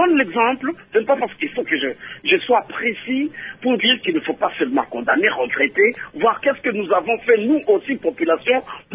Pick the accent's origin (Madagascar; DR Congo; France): DR Congo; Kinshasa; moi je viens de Kinshasa